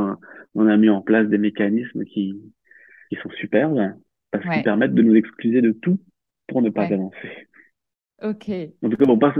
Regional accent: Réunion, France; Alors, j'ai grandi à La Réunion, à l'île de La Réunion. Donc, j'ai passé ma petite enfance là-bas

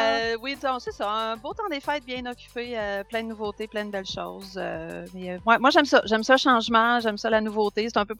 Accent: Dolbeau-Mistassini, Quebec, Canada; Ouais, moi, plus dans le nord, moi, je suis à je viens de Dolbeau, lac Saint-Jean.

